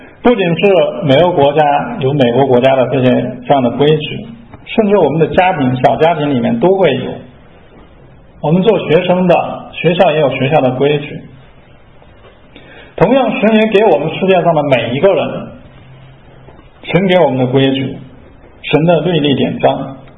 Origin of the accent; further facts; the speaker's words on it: China; 我们中国人都说人不为己天诛地灭